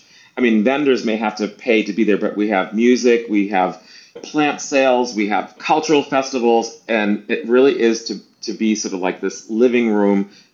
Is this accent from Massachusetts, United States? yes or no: yes; Boston, Massachusetts, United States; So I know you're from New York, so I'm from Boston.